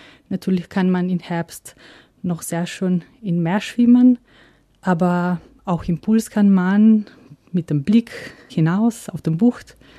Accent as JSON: {"language": "German", "country": "Slovenia", "said": "Ich freue mich, Ihnen heute mein Heimatland Slowenien zu präsentieren und einige Reisetipps zu geben. … bin Direktorin des Slowenischen Tourismusbüros hier in Österreich mit dem Sitz in Wien."}